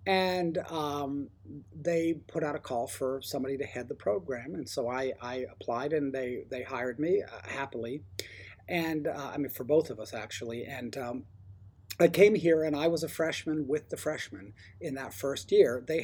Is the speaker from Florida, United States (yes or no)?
yes; Tampa, Florida, United States; So I grew up mostly in Tampa.